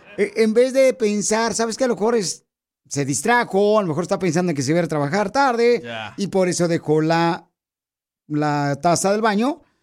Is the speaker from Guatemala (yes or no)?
yes; Guatemala; now in Los Angeles, United States; aquí venimos de Guatemala a Los Ángeles, Estados Unidos.